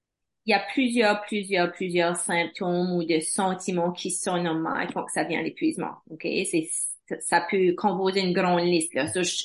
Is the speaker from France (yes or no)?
no; Canada; Et puis, là, je parle français, anglais, tout de même, je suis acadienne.